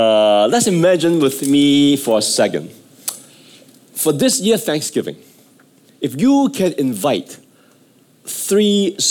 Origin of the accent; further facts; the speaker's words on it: Hong Kong; I was from Hong Kong way back at that time.